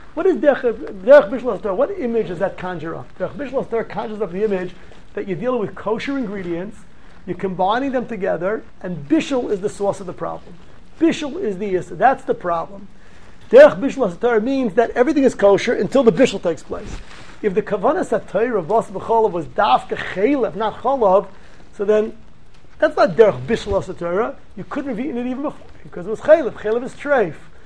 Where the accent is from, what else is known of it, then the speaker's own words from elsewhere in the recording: Brooklyn, New York, United States; born there; I was born in Brooklyn.